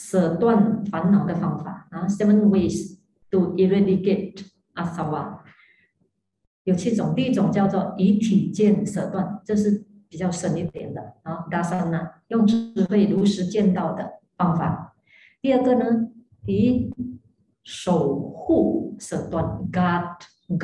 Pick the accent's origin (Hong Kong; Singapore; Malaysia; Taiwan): Malaysia; now in United States; 你要记得我是来自马来西亚的，我不是 local born American 呢，我是来自马来西亚的。